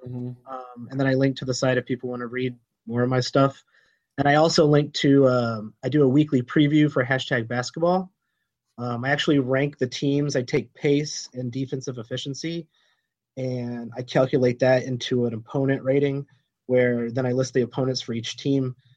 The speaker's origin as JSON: {"language": "English", "region": "Illinois", "country": "United States", "said": "Well, I'm from Illinois. I was born in the 80s, so I'm a Chicago Bulls fan."}